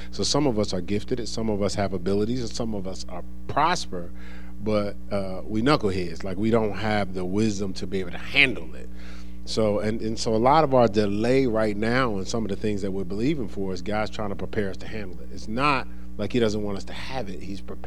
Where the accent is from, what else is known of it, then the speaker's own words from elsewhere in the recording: Newark, New Jersey, United States; as I was growing up in Newark, New Jersey